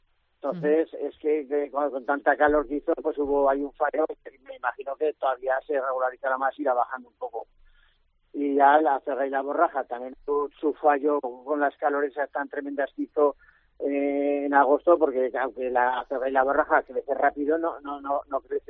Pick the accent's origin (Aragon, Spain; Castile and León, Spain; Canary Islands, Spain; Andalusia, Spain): Aragon, Spain; Luceni; me bajé de Luceni, que yo soy de Luceni, y aquí empecé poco a poco